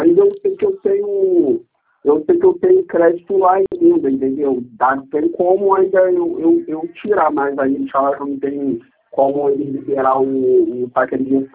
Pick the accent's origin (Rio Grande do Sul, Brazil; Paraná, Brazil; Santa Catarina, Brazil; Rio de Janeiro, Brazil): Rio de Janeiro, Brazil; eu sou do Rio, entendeu? Aí São Paulo também para mim não é favorável, eu sou do Rio.